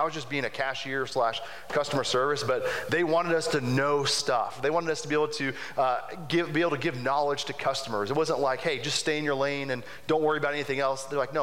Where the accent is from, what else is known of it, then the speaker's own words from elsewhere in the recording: Kansas City, Missouri, United States; now in Falls City, United States; I'm not from Falls City originally, I'm from Kansas City.